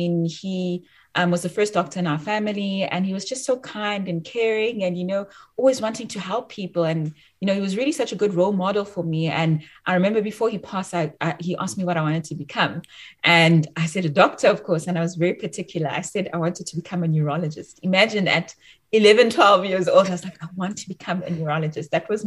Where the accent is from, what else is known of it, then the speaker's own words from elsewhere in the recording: Bloemfontein, Free State, South Africa; So as you mentioned … I'm actually from Bloemfontein. I'm bred in Bloemfontein.